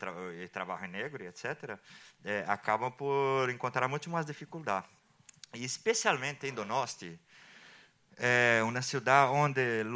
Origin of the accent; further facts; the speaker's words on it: Brazil; Spanish is a second language; now in Spain; Yo soy de Brasil